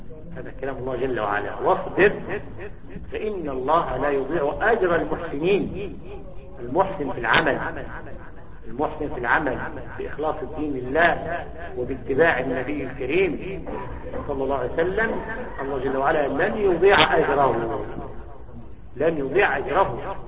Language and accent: Arabic; Egypt; فمثلا عندنا في مصر، احنا نتكلم الآن في مصر